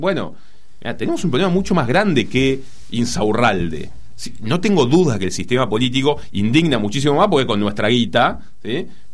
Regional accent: Chascomús, Buenos Aires Province, Argentina; yo soy de Chascomús

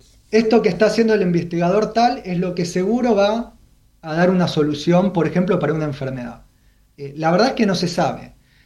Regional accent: Argentina; Uno se siente orgulloso como argentino

